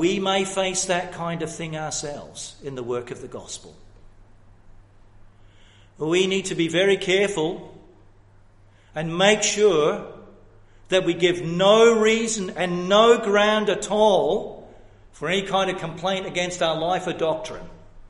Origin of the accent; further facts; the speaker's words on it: Scotland, United Kingdom; the churches I grew up in Scotland